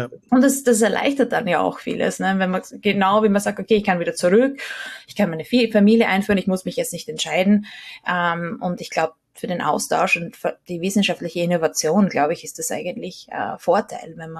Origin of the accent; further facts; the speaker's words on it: Austria; also born or lived in United States; ich fühle mich als Österreicherin sowie auch als Amerikanerin